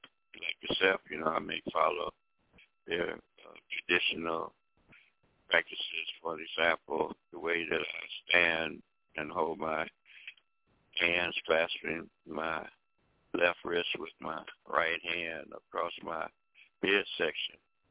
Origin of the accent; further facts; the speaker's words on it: United States; since I'm an American, I may be asked if I'm a Muslim, where did I learn Islam, how did I learn Islam.